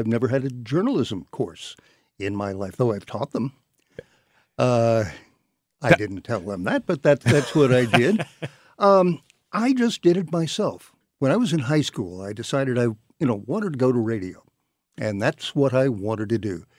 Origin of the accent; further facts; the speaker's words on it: University City, Missouri, United States; University City.